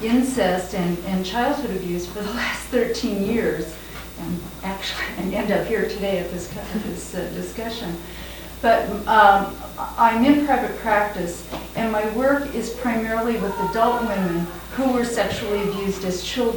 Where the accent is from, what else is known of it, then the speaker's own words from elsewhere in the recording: Eugene, Oregon, United States; I'm from Eugene, Oregon, and I'm a psychotherapist there